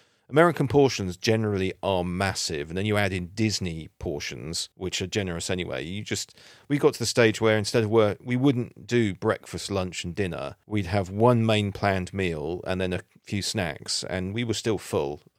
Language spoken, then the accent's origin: English; England, United Kingdom; we're English and we don't have one